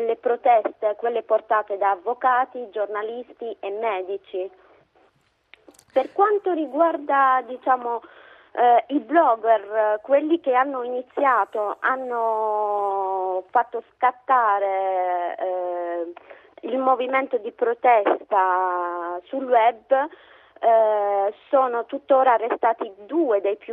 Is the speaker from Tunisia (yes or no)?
yes; Tunisia; now in Italy; tornare in Tunisia per condividere questo momento storico. Per me, io avrei anche voglia di essere lì nel mio paese.